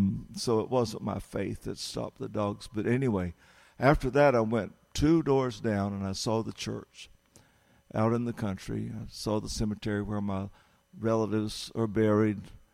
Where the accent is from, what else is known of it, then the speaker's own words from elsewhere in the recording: Bible Belt, United States; and so I grew up in the Bible Belt around cotton fields, going to a little country church.